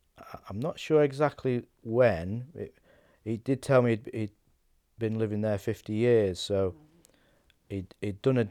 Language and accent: English; Knutsford, North West England, United Kingdom; born there; Because obviously I was born in Knutsford, not far from the bottom street.